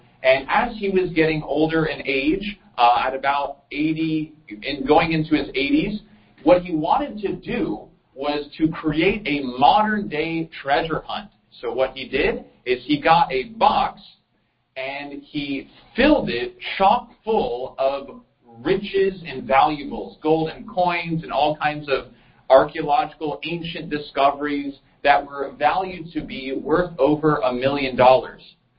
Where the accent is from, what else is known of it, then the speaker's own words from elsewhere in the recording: Southern United States, United States; I am from the South.